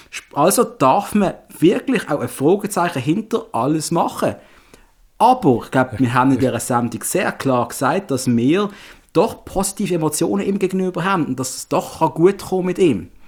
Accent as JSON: {"language": "German", "town": "Basel", "region": "Basel-Stadt", "country": "Switzerland", "said": "Und als Basler hast du die Pflicht, es ist deine Grundaufgabe in deinem Leben, dass du ein paar Sachen ins Lächerliche ziehst."}